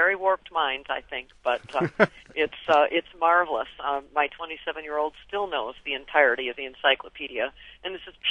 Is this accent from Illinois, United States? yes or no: yes; Chicago, Illinois, United States; I grew up in the Chicago area and am a diehard Cubs fan even now.